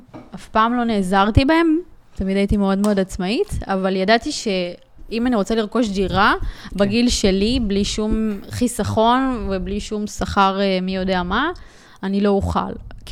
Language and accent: Hebrew; Northern District, Israel; זה מה שגרם לי להגר למרכז, אני במקור מהצפון